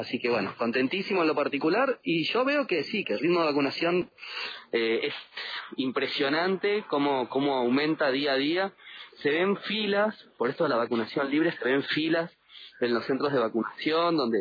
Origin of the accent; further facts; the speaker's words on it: Avellaneda, Buenos Aires Province, Argentina; Yo soy de Avellaneda, me vacuné a 5 cuadras de mi casa